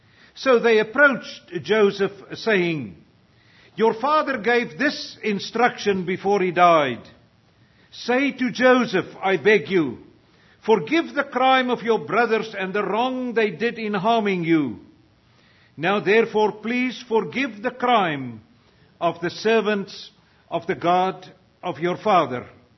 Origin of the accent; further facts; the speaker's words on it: South Africa; English is a second language; privilege for the second time in 27 years to again preach in my mother tongue in South Africa.